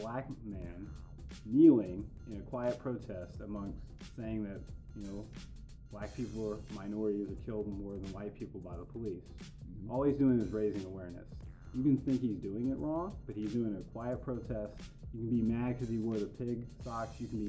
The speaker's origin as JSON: {"language": "English", "town": "Oklahoma City", "region": "Oklahoma", "country": "United States", "said": "And I always say, I'm from the south side of Oklahoma City. I don't say I'm from Oklahoma City. I say I'm from the south side of Oklahoma City."}